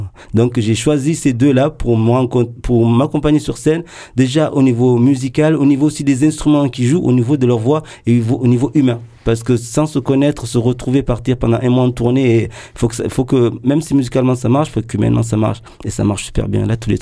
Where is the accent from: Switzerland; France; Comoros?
Comoros; born there; moved away; Je viens de plusieurs cultures. Je suis né aux Comores, dans une culture africaine et océan indienne.